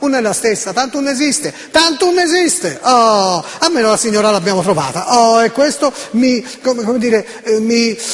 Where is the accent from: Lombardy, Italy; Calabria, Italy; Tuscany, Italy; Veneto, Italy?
Tuscany, Italy; Florence; io sono di Firenze.